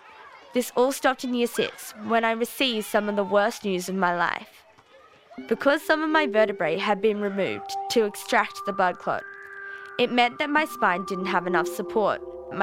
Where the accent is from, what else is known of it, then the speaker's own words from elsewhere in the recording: Alice Springs, Northern Territory, Australia; I was born in Alice Springs. I have lived here all my life.